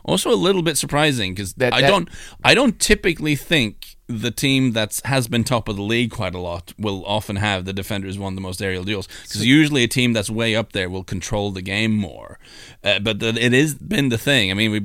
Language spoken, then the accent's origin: English; Rogaland, Norway; English is a second language; One of the best strikers in the world is a kid from my hometown.